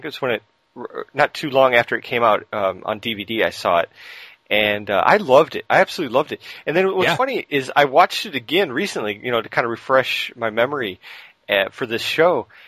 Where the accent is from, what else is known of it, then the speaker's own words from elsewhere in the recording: Chicago, Illinois, United States; But it's funny because like I grew up north too in Chicago